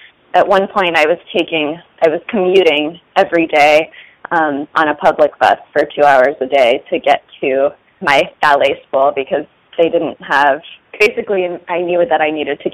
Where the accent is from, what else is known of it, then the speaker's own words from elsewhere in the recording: Sun Valley, Idaho, United States; I grew up in Sun Valley, Idaho, which is a ski town.